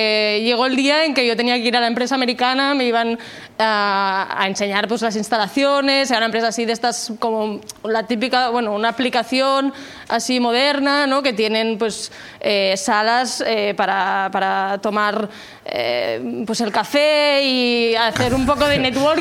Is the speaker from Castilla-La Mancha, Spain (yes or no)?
no; Barcelona, Catalonia, Spain; Sí, de Barcelona. Bueno, vivo en el Eixample.